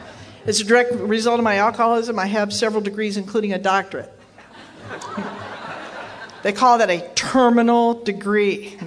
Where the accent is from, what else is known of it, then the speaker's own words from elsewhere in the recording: Arizona, United States; I'm from Arizona. How often does it rain, right?